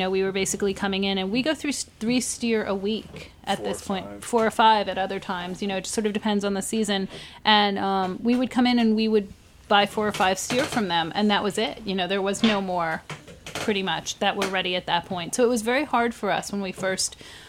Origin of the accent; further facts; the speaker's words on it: New York, United States; All of that was really, really new to us because Josh and I come from Long Island. We're, you know, we're nice kids from Long Island.